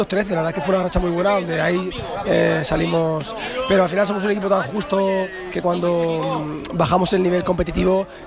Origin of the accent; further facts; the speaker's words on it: Alicante, Valencian Community, Spain; yo vengo de Alicante, soy alicantino